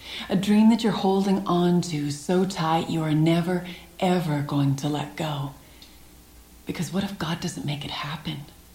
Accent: Ontario, Canada; I'm from Ontario, Canada. And I'm married to a farmer.

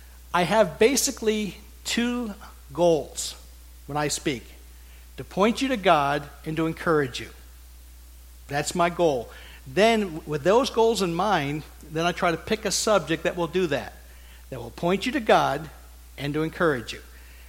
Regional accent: Pennsylvania, United States; I'm from Pennsylvania as well, so I remember the Sarford family for a long time ago.

